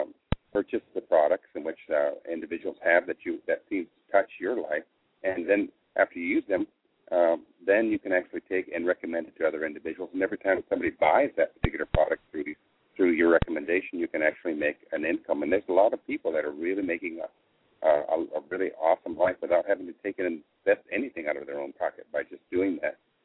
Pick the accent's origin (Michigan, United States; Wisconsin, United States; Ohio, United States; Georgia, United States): Michigan, United States; born there; Some of you probably don't realize that originally I was born in Michigan.